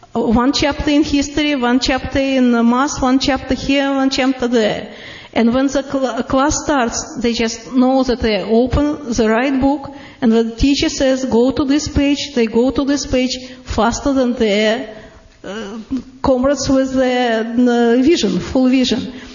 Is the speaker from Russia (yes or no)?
yes; Russia; accent: Russian; English is a second language; Yeah, another disability, what I know that my disability is this, my very heavy Russian accent. But what is good about this, that people always recognize me on the phone.